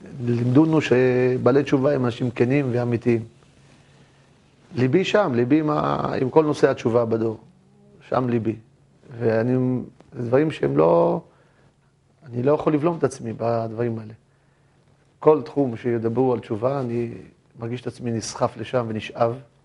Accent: Kiryat Gat, Southern District, Israel; במקור אני מקריית גת. ההורים הגיעו עולים חדשים לקריית גת עוד בשנות ה-50, שקריית גת הייתה מעברה, וגרנו במציאות כזו, משפחה עם הרבה ילדים. אבי, התיידמתי מאבי בגיל צעיר, ומשפחה קשת יום.

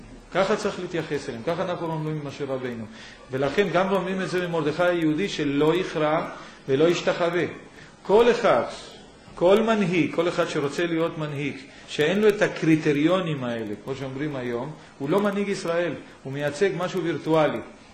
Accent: Yemen; now in Israel; זה מתימן, נכון? סוף העולם שמאלה, בערך שם נולדתי. אבל שם הייתה לנו קהילה יהודיה חמה, שבאתי לארץ

